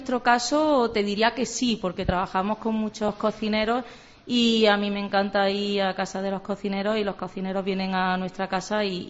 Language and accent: Spanish; Guarromán, Andalusia, Spain; nosotros venimos de la península, venimos de Andalucía, del sur de España, de Jaén, en concreto de Guarromán.